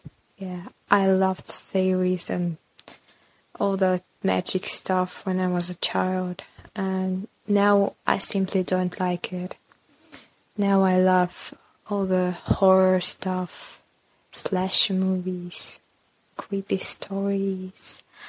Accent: Russia; English is a second language; Hi everyone … welcome to … English Podcast. I'm from Russia.

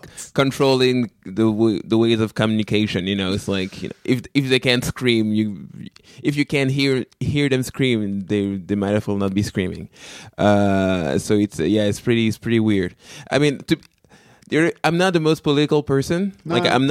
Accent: Quebec, Canada; first language French; English is a second language; I'm from the French part of the country, so my first language is actually French.

